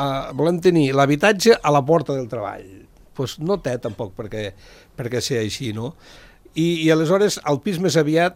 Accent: Arinsal, La Massana, Andorra; born there; Mira, jo vaig néixer a Insal, 64 anys.

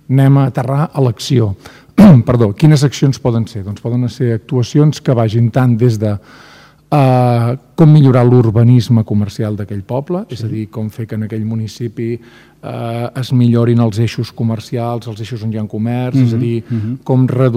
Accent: Catalonia, Spain; jo sóc català, de desinència italiana, d'avi italià

